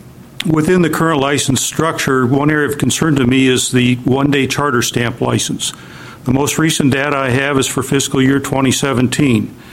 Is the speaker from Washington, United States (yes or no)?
yes; Sequim, Washington, United States; I'm from Squim, Washington.